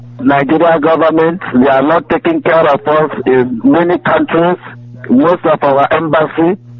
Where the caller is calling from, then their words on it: Dakar, Senegal; English is a second language; I'm calling from Senegal, Dakar, Senegal.